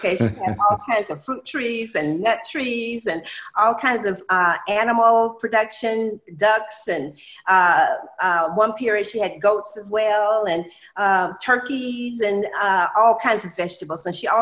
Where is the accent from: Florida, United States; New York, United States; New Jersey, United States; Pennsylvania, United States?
Florida, United States; Tallahassee; I grew up in Tallahassee, Florida.